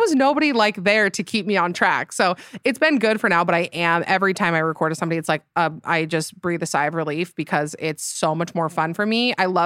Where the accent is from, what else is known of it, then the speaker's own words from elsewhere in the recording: Utah, United States; So I am from Utah. I currently live there in Salt Lake City. I'm 28.